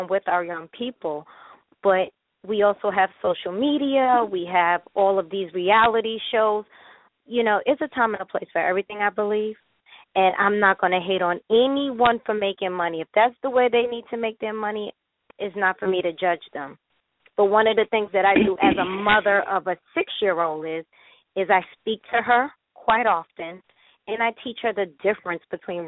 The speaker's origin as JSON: {"language": "English", "town": "Queens", "region": "New York", "country": "United States", "tie": "born or raised there", "said": "I was raised in what we call a village. Everybody on my block that I grew up in Laurelton, Queens, had a handle on my upbringing."}